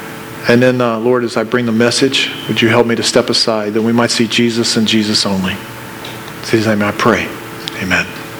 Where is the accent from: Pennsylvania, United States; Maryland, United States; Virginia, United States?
Pennsylvania, United States; Now, I grew up in Pennsylvania, steel mill country, and so I loved to read adventure stories.